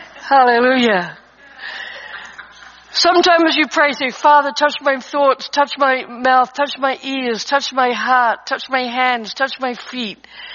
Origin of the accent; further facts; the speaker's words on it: New Zealand; I was raised in New Zealand on a sheep farm